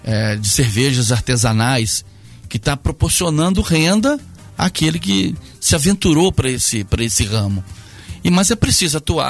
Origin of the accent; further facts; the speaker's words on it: Volta Redonda, Rio de Janeiro, Brazil; Eu sou da cidade de Volta Redonda, que é uma cidade média, depois vim morar na cidade de Resende, aqui no sul fluminense, né? E depois vim aqui para essa região aqui da Mantiqueira.